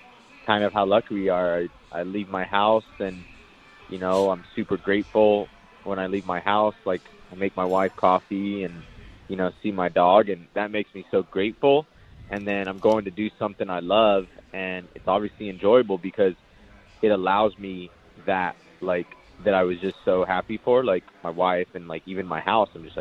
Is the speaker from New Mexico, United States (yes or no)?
yes; New Mexico, United States; I'm a kid from New Mexico and I hadn't left hardly anywhere before I went to California to actually start fighting.